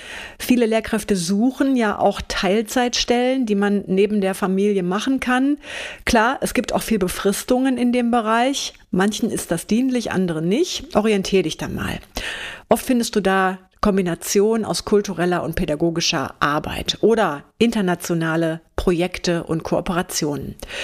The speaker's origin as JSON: {"language": "German", "town": "Bonn", "region": "North Rhine-Westphalia", "country": "Germany", "said": "Ich komme ja auch aus Bonn, falls du die Stadt kennst."}